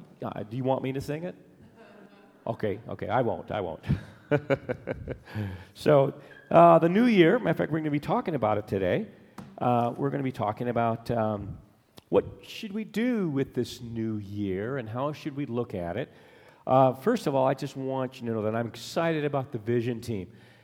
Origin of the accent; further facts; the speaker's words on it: Alaska, United States; when he found out that I was from Alaska, he would sit down with me